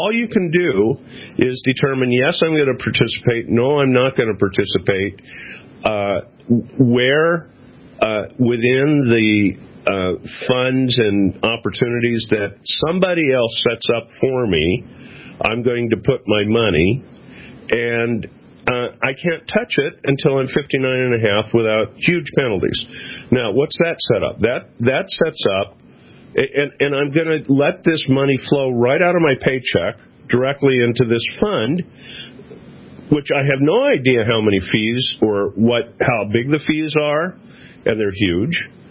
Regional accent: California, United States; I like the seasons, Kate. I grew up in California. Of course, we had four seasons there, earthquake, flood, fire, and drought.

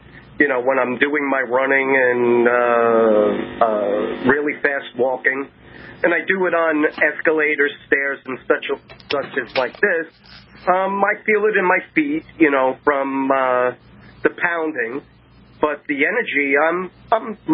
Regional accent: New York City, New York, United States; There's bad people everywhere, but you know I'm from New York City

